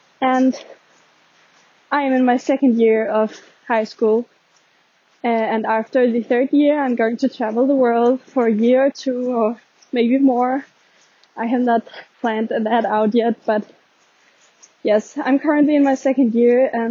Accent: Denmark; And I'm actually from Denmark, so I truly understand you when you talk about the cold and the dark mornings and evenings of Norway.

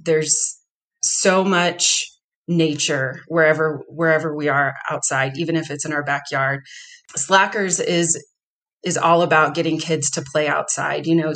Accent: Texas, United States; I grew up in Texas, and I'm used to warm weather year round.

